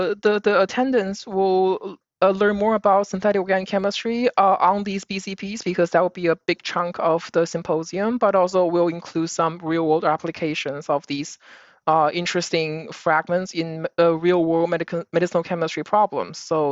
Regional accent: Beijing, China; moved away as an adult; now in United States; So I was born and raised in Beijing, China.

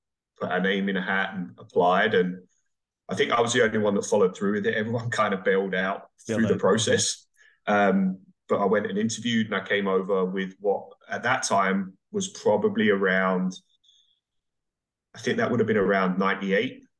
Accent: East of England, United Kingdom; So I grew up in a place called Hertfordshire, which was suburbs of North London.

